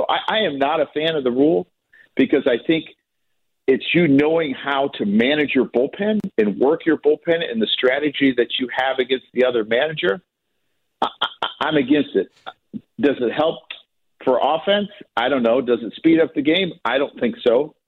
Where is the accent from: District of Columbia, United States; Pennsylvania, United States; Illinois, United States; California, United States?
Illinois, United States; I'm a Bears fan, right? I mean, I grew up in Illinois. I'm a Bears fan.